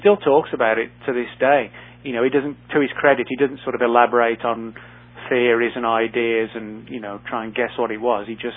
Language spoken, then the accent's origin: English; United Kingdom; being British